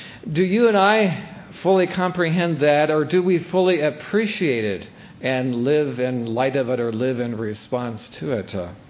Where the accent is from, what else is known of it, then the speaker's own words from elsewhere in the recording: Ohio, United States; I wouldn't just point out that I grew up in Eastern Holmes County, Ohio, between Walnut Creek and Trail